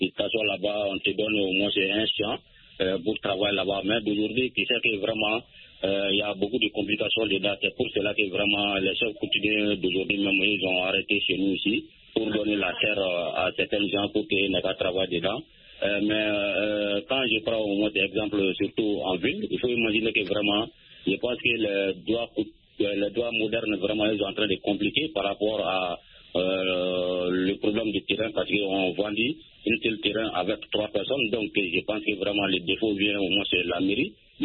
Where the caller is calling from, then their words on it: Sonikini, Mali; Je vous appelle toujours dans mon village natal à Sonikini.